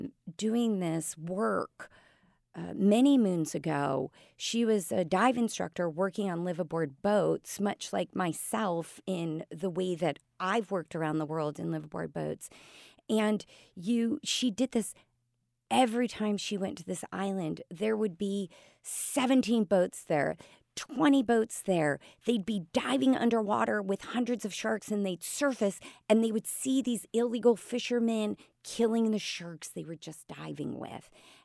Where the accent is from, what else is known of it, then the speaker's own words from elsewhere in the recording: Chicago, Illinois, United States; born and raised in Chicago, Lake Michigan was my ocean, you know, like Lake Michigan, the Great Lakes. That's what I swam in the summer.